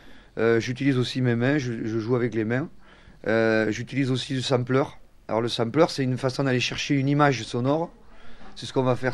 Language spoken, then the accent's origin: French; France; accent: Occitan; Moi, je suis j'ai un accent, évidemment, qui vient d'une langue, qui est l'occitan.